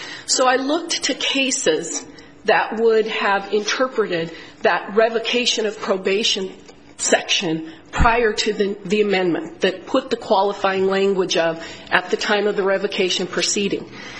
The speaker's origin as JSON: {"language": "English", "town": "Great Falls", "region": "Montana", "country": "United States", "said": "from the Great Falls, Montana, representing the United States."}